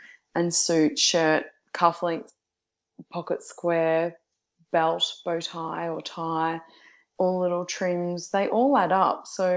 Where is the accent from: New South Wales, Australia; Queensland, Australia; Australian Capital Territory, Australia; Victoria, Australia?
Victoria, Australia; Geelong; I'm originally from Geelong, so just outside.